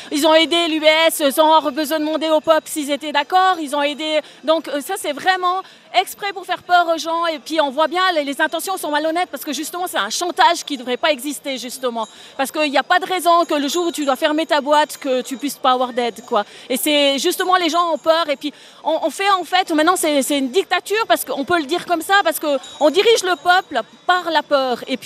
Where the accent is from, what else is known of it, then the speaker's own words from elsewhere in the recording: Valais, Switzerland; Je viens du Valais, en fait